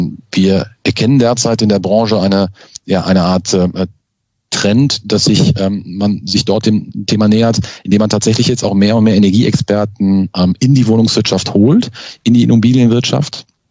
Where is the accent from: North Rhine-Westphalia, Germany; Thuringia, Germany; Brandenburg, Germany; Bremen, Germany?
North Rhine-Westphalia, Germany; ich komme ja aus dem Ruhrgebiet